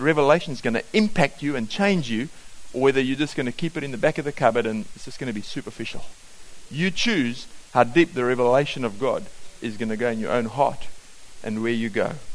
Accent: South Africa; moved away as an adult; now in New Zealand; Being a South African watching the game and the attitude and the way people looked at Richie McCaw

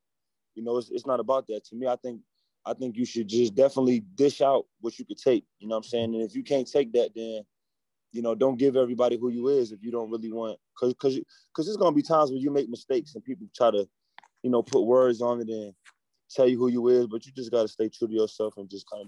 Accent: New York City, New York, United States; born there; I was born in New York, so all my family from New York.

